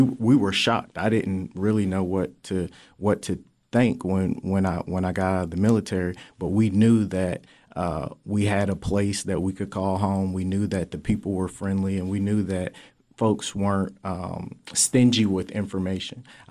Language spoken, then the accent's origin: English; Newport News, Virginia, United States; now in Wichita, United States; So I'm an Air Force veteran. I'm from Newport News, Virginia. So very large city, urban area.